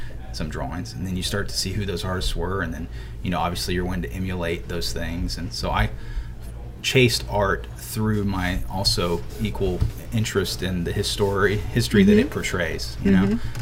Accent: Florida, United States; So, you know, it was all part of like growing up in Florida

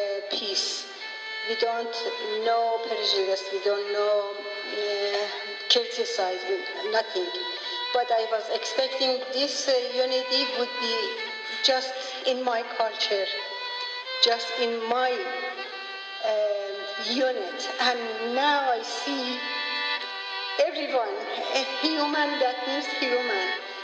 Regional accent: Iran; I am from Iran. I am from Baha'i community.

